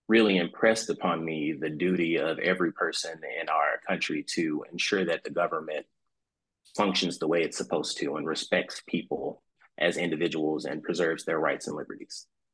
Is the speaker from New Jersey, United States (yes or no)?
no; Georgia, United States; also born or lived in Macon; So growing up, I lived in a small town. I'm from Macon, Georgia, which is now a fairly moderate sized town, but I'm originally from Jones County, which was about 20,000 people or less at the time.